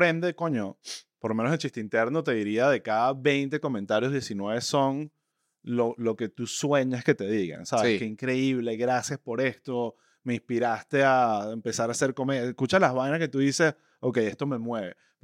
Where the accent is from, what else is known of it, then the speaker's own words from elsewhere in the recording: Caracas, Capital District, Venezuela; accent: Caracas eastern; es nuestro acento caraqueño del este cifrino, y por el Spanglish.